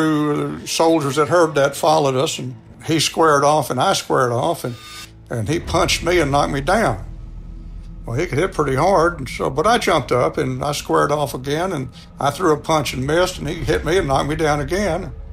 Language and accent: English; Texas, United States; And I said, well, I'm from Texas, too.